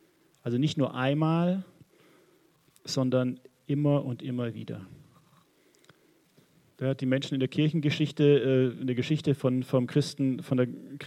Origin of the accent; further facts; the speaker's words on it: Southern Germany, Germany; als ich Jugendlicher war, bin ich in eine Gemeinde gegangen, in Süddeutschland, wo ich herkomme.